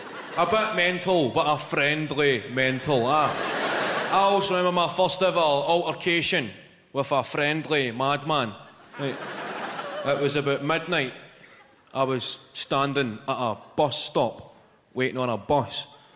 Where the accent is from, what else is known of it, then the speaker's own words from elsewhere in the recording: Glasgow, Scotland, United Kingdom; So it's good to be in Edinburgh. I'm actually from Glasgow myself.